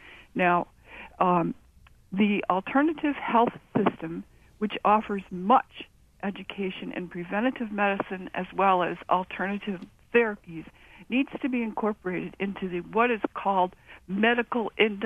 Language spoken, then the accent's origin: English; Maine, United States; I'm 60 years old. I was brought up in Washington County.